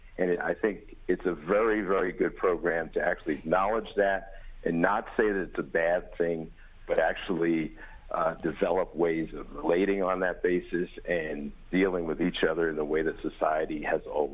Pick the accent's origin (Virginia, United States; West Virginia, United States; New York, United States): New York, United States; New York City; I went from kindergarten through 12th grade, and I grew up in South Bronx.